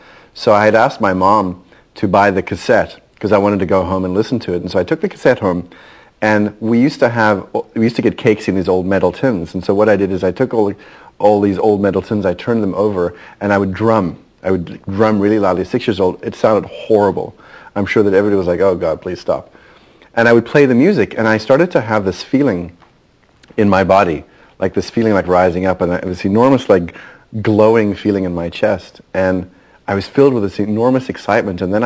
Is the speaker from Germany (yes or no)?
no; South Africa; when I grew up in South Africa, and I was born there